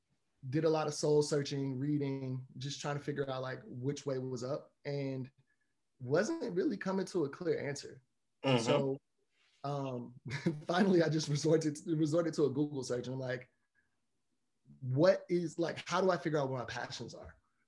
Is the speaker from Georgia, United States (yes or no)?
yes; Douglasville, Georgia, United States; I'm from Atlanta, Georgia. Georgia born and bred. So like true Southern boy.